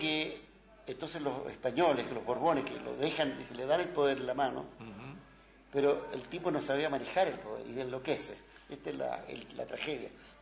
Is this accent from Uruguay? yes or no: no; Chile; yo soy un chileno que vive en el exilio